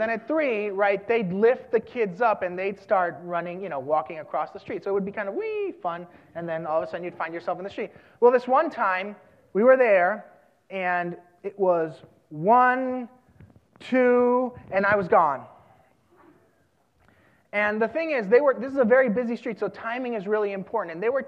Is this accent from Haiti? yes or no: no; Puerto Rico; I am from Puerto Rico.